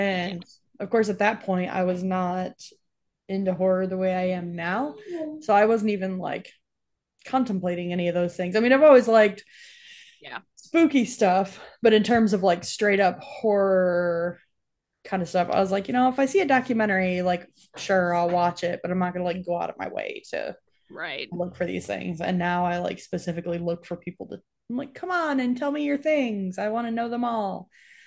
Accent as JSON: {"language": "English", "region": "New York", "country": "United States", "tie": "born or raised there", "said": "But like I grew up in New York."}